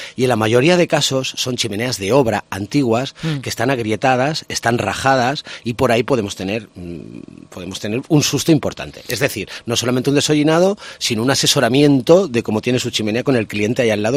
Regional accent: Novés, Castilla-La Mancha, Spain; Pues de Canfrán aquí o de mi pueblo, de Novés, hacia aquí.

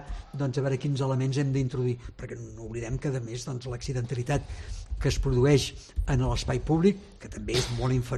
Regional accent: Barcelona, Catalonia, Spain; jo sóc un barceloní de cap a peu

